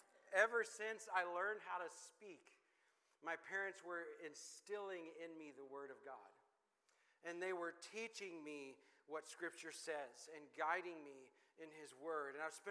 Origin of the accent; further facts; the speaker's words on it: Dallas, Texas, United States; I grew up in Dallas, so all y'all is a thing that we say.